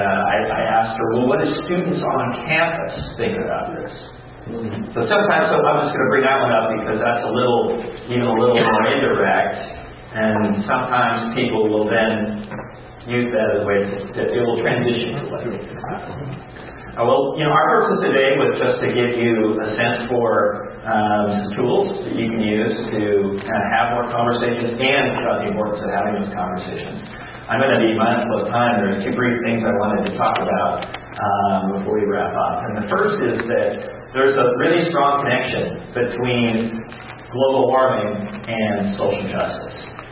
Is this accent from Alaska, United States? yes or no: yes; Alaska, United States; I mean, for example, where I grew up in Alaska as a youth, at the time I lived in Alaska